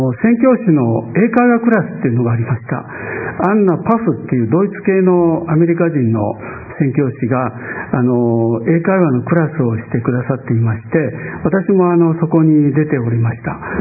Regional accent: Osaka, Japan; born there; 大阪市の生まれなんですけれども、岸和田に転居しまして、そちらで岸和田聖書教会というところで信仰を高校時代に与えられました。で、京都で25年間牧師をさせていただいて

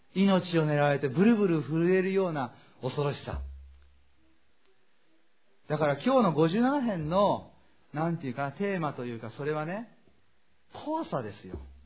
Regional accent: Tokyo, Japan; 東京にね、多摩動物園で私の実家の近くにあるんです。

